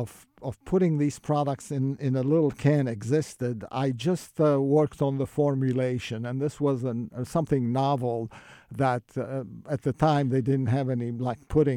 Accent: Israel; moved away as an adult; also born or lived in Turkey; now in United States; Well, actually, I was born in Turkey, but I grew up in Israel, and I got my chemical engineering degree in Israel. And then I came to the United States as a young man, and I went to school.

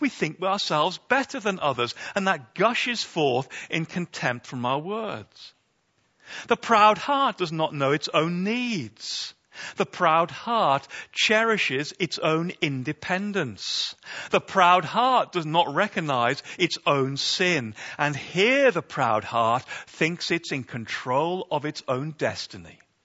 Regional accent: United Kingdom; We're British, so we never say it like that openly. We hide it.

